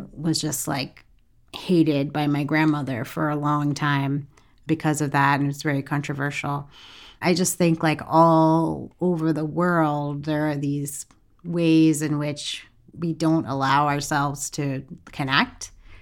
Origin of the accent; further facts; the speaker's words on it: India; growing up and being Indian and being a Hindu, there's a caste system and there's a lot of taboo around cross-caste marriage as well.